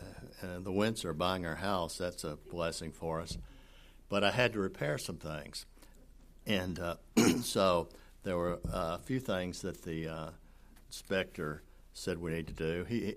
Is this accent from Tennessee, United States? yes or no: yes; Nashville, Tennessee, United States; Now, I grew up in Nashville, Tennessee, and I was very fortunate.